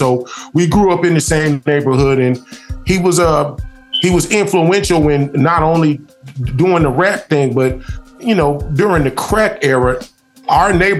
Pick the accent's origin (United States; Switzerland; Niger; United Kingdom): United States; San Diego, California; also born or lived in Carbondale, Illinois; now in Atlanta, United States; I'm originally from Carbondale, Illinois. Grew up in East San Diego, California. and I now live in Atlanta, Georgia.